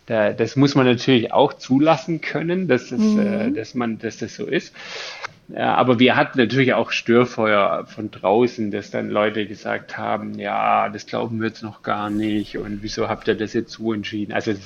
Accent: Bavaria, Germany; Ja, also ich bin im Allgäu aufgewachsen

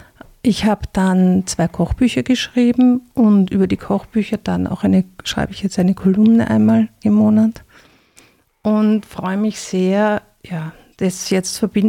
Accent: Vienna, Austria; Ich bin eben aus Wien, ich bin 56 Jahre alt, habe sehr früh Kinder bekommen, 3, und habe jetzt eine Enkeltochter und einen Enkel am Weg und habe 3-mal im Ausland gelebt

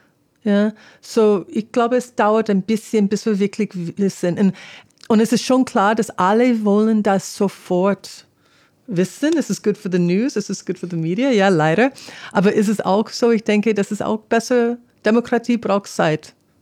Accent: California, United States; German is a second language; Und Kalifornien, ich komme aus Kalifornien. In Kalifornien dauert Woche

